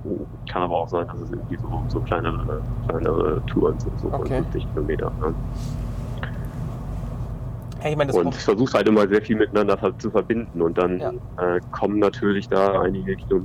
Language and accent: German; Munich, Bavaria, Germany; moved away as an adult; Also wir kommen eigentlich aus München und sind dann mit der Kinder ausgezogen.